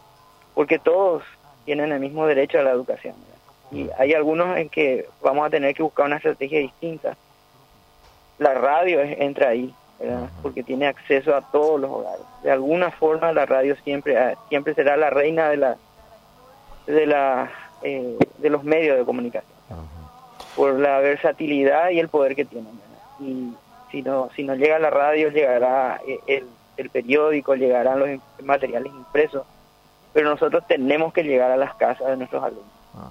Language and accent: Spanish; Paraguay; En primer lugar somos paraguayos.